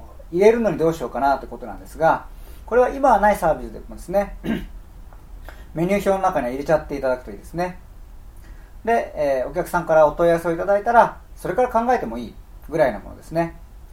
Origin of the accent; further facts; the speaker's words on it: Yokohama, Kanagawa, Japan; 私横浜ですけども横浜ラーメンってありますよね。